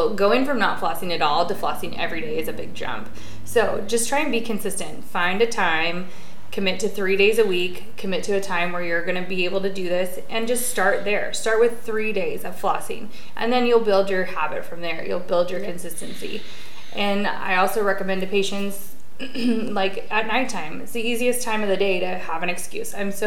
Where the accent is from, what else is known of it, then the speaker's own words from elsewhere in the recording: Pacific Northwest, United States; Suck it up, Buttercup. We're from the Northwest.